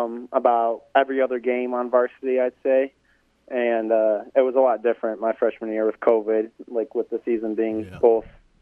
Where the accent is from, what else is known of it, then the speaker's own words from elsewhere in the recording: Woodhaven, Michigan, United States; I'm from Woodhaven, Michigan. It's about 25 or 30 minutes south of Detroit. It's also known as like the Downriver area.